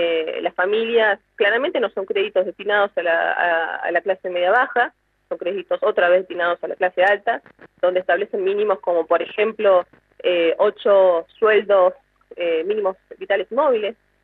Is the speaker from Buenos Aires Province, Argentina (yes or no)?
no; Río Negro, Argentina; Yo soy del Alto Valle y es preocupante no solo los niveles de desocupación